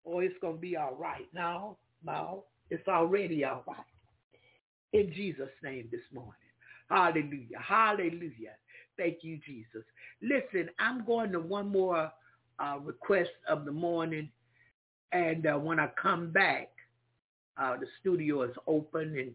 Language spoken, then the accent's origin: English; the South, United States; I'm from the South. We believe in soul food.